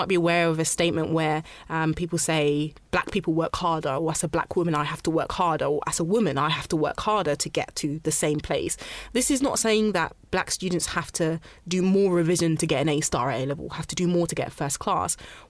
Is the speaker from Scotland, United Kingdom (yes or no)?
no; London, United Kingdom; You know, I am Black and I'm a woman as well. And I'm from South London. I'm from Ghana.